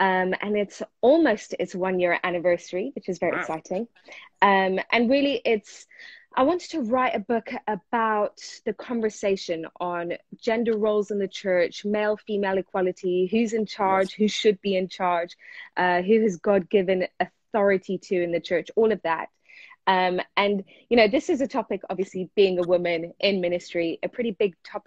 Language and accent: English; England, United Kingdom; also born or lived in Iran / South Africa; now in United States; I have lived on 4 different continents in my life. So wow. I was born in Iran. I grew up in England. We lived in South Africa. That's where both of our kids were born. And now we are proud residents of the United States.